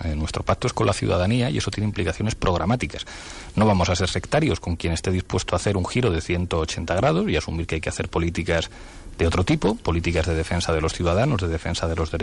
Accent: Soria, Castile and León, Spain; me crié en Soria de pequeño y soy del Numancia.

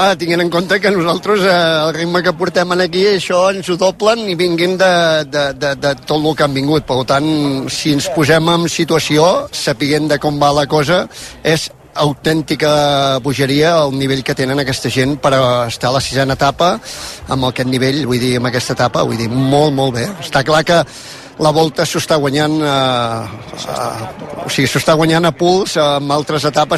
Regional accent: Girona, Catalonia, Spain; No, nosaltres som de Girona, els vam estar seguint a l'etapa primera, el dilluns, a Sant Feliu, allà sí que és la nostra terra

